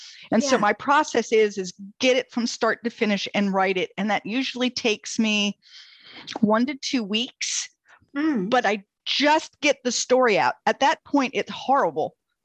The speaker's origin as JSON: {"language": "English", "country": "United States", "said": "Well, and especially as an American who has done very little international travel. Mm. You know, I know North Carolina and I know the East Coast of the United States."}